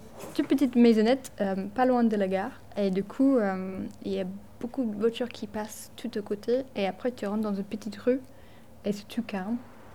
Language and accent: French; England, United Kingdom; French is a second language; moi j'ai un tout petit accent. Je ne sais pas si vous avez noté, c'est léger. Mais en fait, je suis anglaise